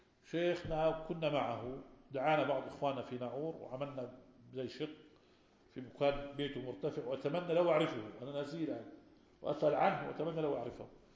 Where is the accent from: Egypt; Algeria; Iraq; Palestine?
Algeria; بعض المشايخ عندنا في الجزائر